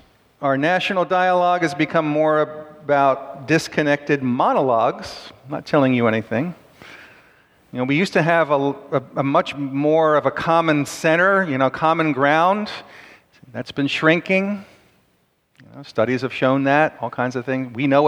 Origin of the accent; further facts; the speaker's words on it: Philadelphia, Pennsylvania, United States; Well, first of all, I'm from Philadelphia.